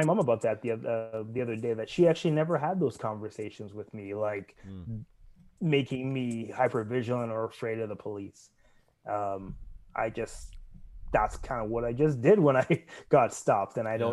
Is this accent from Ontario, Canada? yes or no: yes; Toronto, Ontario, Canada; I grew up in Rexdale, so I know North Etobicoke. I know that feeling.